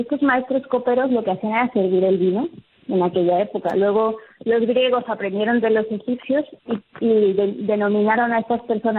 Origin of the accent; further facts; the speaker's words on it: Mexico; nos da una identidad como mexicanos, además como cocina, ¿no? Patrimonio de la humanidad.